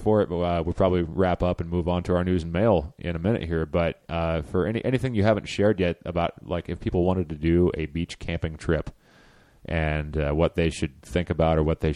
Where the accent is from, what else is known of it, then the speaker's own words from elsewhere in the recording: Pacific Northwest, United States; like growing up in the Pacific Northwest with like all the rocks and cliffs and everything, they just told us like, don't go near the ocean.